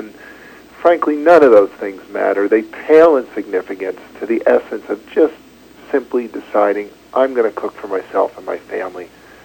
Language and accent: English; New York, United States; now in Prince Edward Island, Canada; I didn't, actually. I grew up in New York State, upstate New York. I am a Canadian, but grew up down in New York.